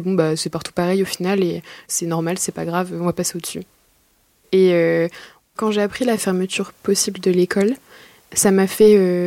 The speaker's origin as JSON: {"language": "French", "town": "Pérenchies", "region": "Hauts-de-France", "country": "France", "tie": "born or raised there", "said": "J'ai grandi à Péranchy, c'est une petite ville de campagne juste à côté de Lille, et je viens d'une famille de créatifs."}